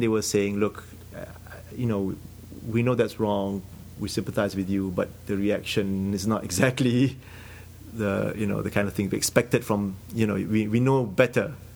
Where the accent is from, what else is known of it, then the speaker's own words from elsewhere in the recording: Malaysia; now in Minnesota, United States; We are originally from Malaysia. Actually, we've been students, rather, in the US since the early 90s and decided to settle in Minnesota. We moved to Minnesota in 2002.